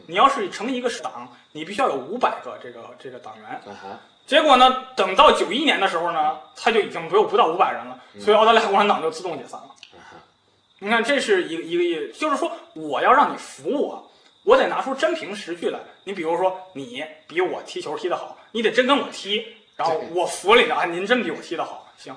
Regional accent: China; 我一想作为中国人不能不知道6.4的背景

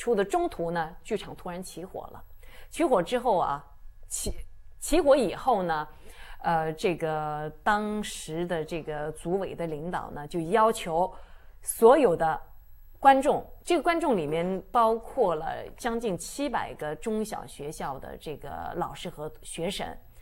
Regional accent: China; 就用我们大陆人的话所谓的战斗在第一线吧

